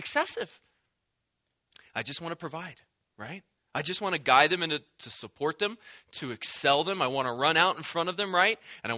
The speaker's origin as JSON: {"language": "English", "region": "Virginia", "country": "United States", "said": "I'm from Virginia."}